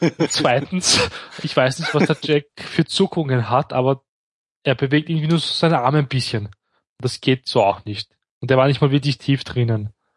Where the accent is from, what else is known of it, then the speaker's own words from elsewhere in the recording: Austria; Also bei uns in Österreich ist es zumindest so